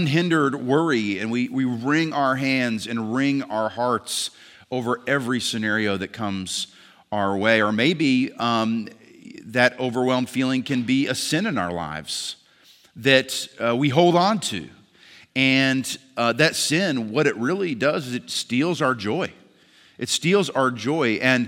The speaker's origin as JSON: {"language": "English", "region": "Maine", "country": "United States", "tie": "born or raised there", "said": "Some of you know I grew up in Maine, and I have vivid memories of wintertime"}